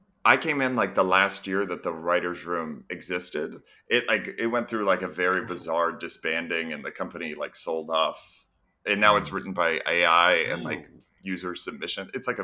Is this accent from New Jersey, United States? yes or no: no; Massachusetts, United States; Well, yeah, I'm from Massachusetts. Oh, right. Yeah. I'm a proud little New England boy. Do you know, like, center of the state, right outside Worcester?